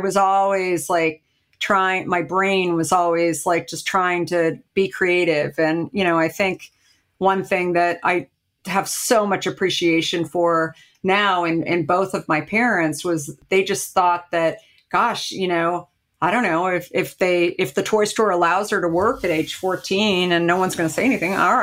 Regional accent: Arizona, United States; Like, you know, growing up in Arizona, I remember going down to Mexico a lot as a kid.

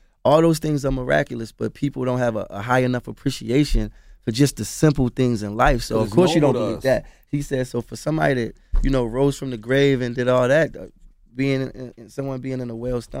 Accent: Baltimore, Maryland, United States; I'm from Baltimore, he from Charleston. Like, we from places where we've seen extreme turmoil.

